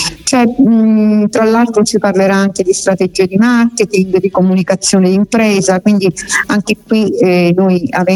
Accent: Sicily, Italy; essendo io siciliana, ho deciso che io amo la mia patria, la mia terra che è la Sicilia

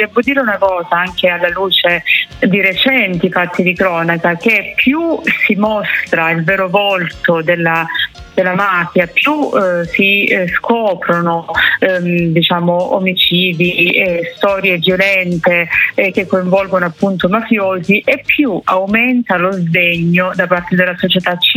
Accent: Cinquefrondi, Calabria, Italy; lei viveva a Laureana di Borrello e io sono di Cinquetroni, quindi parliamo di 10 chilometri di distanza

